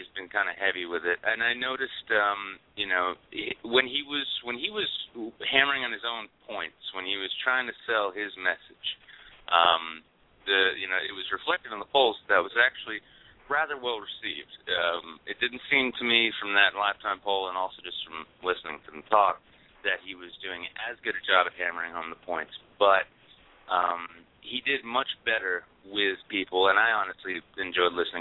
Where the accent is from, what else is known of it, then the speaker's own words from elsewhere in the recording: New England, United States; But having, you know, I come from New England, and I'm familiar with Mitt Romney from his time as governor of Massachusetts.